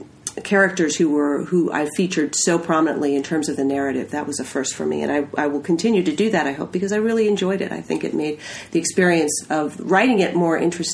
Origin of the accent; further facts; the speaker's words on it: New England, United States; now in North Carolina, United States; I'm originally from New England, so my first few books were set on the coast of New England, and I've lived in North Carolina now for 8 years